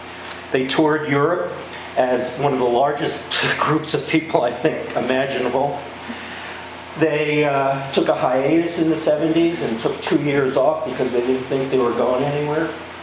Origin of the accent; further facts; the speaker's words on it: East Coast, United States; I come from the East Coast